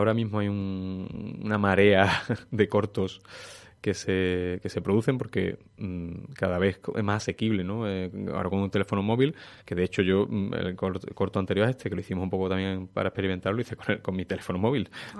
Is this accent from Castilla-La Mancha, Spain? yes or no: no; Morón de la Frontera, Andalusia, Spain; Yo viví, me crié en Morón de la Frontera.